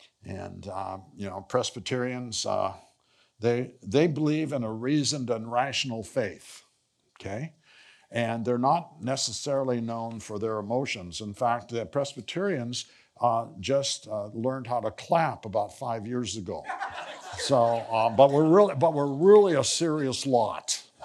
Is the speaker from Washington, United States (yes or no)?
yes; Spokane, Washington, United States; also born or lived in Wenatchee; I am from the Pacific Northwest. I grew up in a community called Spokane, Washington. So I grew up on the eastern part of Washington State. Actually, I was born in Wenatchee.